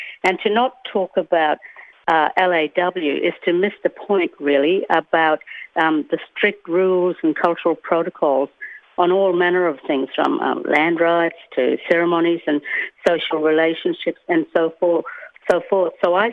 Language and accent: English; Western Australia, Australia; I'm from the Kimberley region, I'm a Bardi woman.